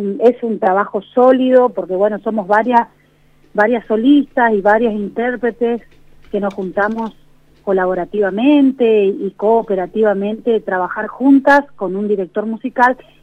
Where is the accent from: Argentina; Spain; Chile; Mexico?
Argentina; Resistencia, Chaco; de Resistencia Chaco y doy las gracias a este rack nacional